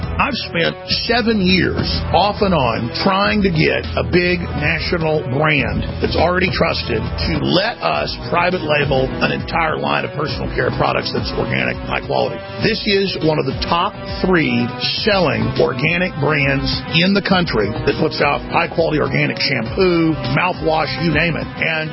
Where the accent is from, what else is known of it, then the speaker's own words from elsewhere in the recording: Texas, United States; I've had my ass kicked plenty of times where I grew up in Texas.